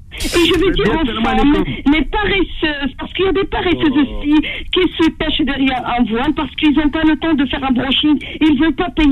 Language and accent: French; Morocco; now in France; Moi je suis marocaine, on est marocain, on est musulmans.